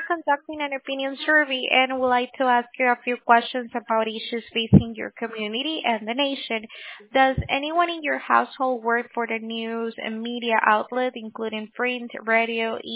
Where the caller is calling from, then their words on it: Washington, New Jersey, United States; Hello, I'm calling from Washington, Jersey.